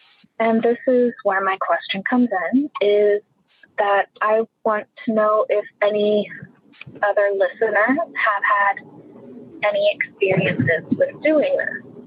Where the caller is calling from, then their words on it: Ohio, United States; I'm calling from Ohio.